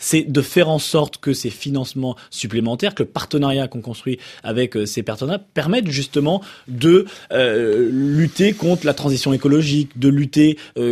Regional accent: Brittany, France; vu que je suis breton

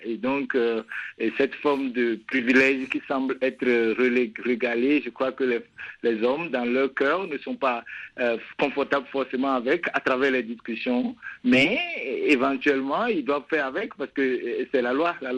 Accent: Benin; au rejet de l'amendement de notre constitution dans mon pays d'origine, le Bénin

